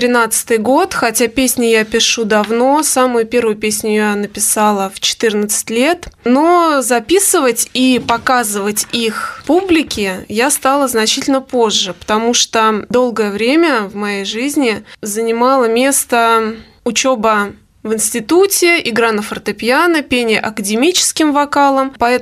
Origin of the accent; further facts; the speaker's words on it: Zhukovsky, Moscow Oblast, Russia; Я коренная жуковчанка, профессиональный музыкант.